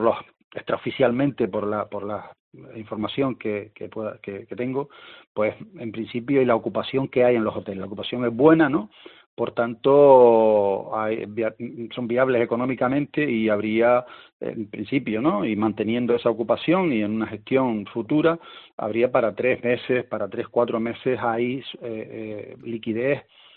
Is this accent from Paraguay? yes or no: no; Canary Islands, Spain; Y también como canario